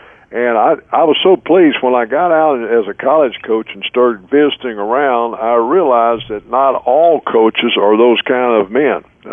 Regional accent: Texas, United States; I didn't know for sure where, but I told him I was from Texas and would love to get back here.

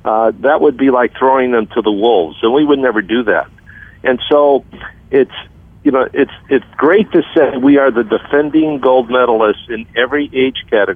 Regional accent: Chicago, Illinois, United States; You know, elderly Chicago kids. But, you know, he's from the Polish neighborhood. I'm from the Italian neighborhood.

